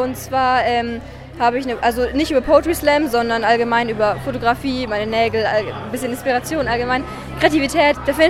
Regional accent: Würzburg, Bavaria, Germany; ich komme aus Würzburg.

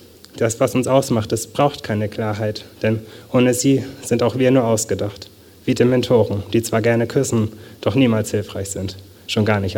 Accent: Würzburg, Bavaria, Germany; Ja, ich komme aus Würzburg und wurde halt hier eingeladen

